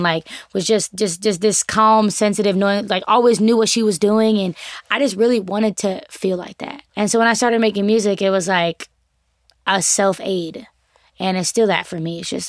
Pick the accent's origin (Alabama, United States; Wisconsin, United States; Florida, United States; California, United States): California, United States; Oakland; North Oakland for sure. I was raised on the same dead-end street, 53rd, my whole life. But I really just, I grew up all around the Bay.